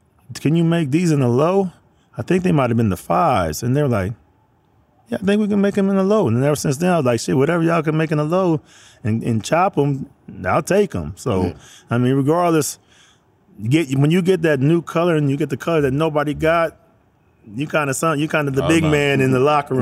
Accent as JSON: {"language": "English", "region": "Arizona", "country": "United States", "said": "Like, I'm from Arizona, so I see rain probably 15 days out the year."}